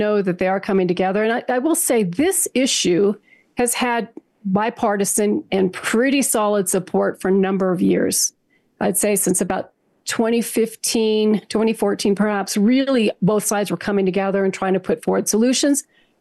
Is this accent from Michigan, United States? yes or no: no; Durango, Colorado, United States; Well, we actually, in my hometown of Durango, Colorado, worked together with some students and our superintendent of schools.